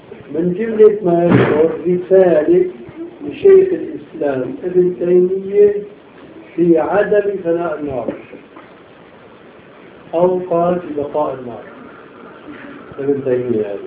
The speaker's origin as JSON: {"language": "Arabic", "town": "Damascus", "region": "Damascus Governorate", "country": "Syria", "said": "كان هناك مكاتب وقفية عديدة العدد مختلفة الأماكن في دمشق"}